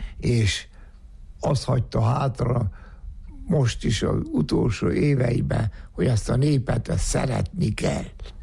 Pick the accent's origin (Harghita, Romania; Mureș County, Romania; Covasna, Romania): Harghita, Romania; Odorheiu Secuiesc; also born or lived in Aiud; utána Székely udvarhelyen, és mi ott nevelkedtünk fel. Nem ott születtem, mert 42-ben születtem, és az Dél-Erdélyhez tartozott.